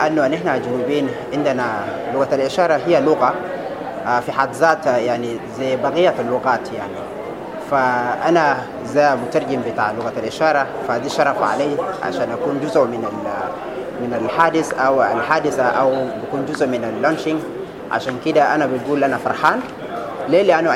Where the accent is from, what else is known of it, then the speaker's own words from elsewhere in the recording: Sudan; إحنا بنشوف حتى في القنوات اللي عندنا في السودان